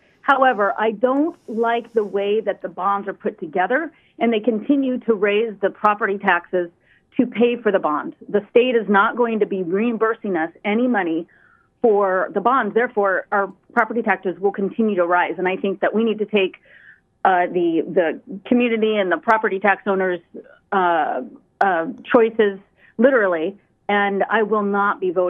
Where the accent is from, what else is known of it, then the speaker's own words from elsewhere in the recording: Anchorage, Alaska, United States; I was born and raised in Anchorage